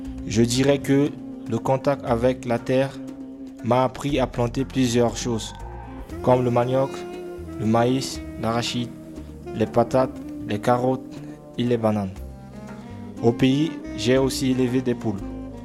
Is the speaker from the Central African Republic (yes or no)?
yes; Central African Republic; j'ai grandi en Centrafrique pendant 17 ans.